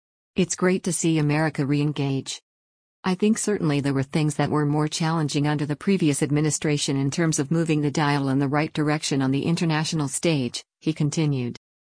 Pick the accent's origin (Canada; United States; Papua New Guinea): Canada; Of course, as a Canadian, I believe we all need to work together in a more active way.